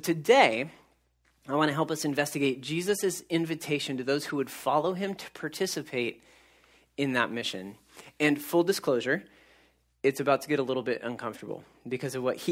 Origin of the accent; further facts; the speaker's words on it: California, United States; But I grew up in the Central Valley, not super far from this place called Yosemite.